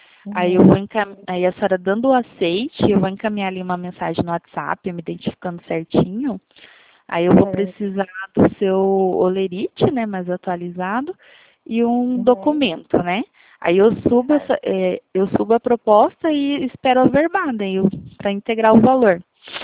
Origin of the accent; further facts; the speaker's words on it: Curitiba, Paraná, Brazil; Eu sou de Curitiba.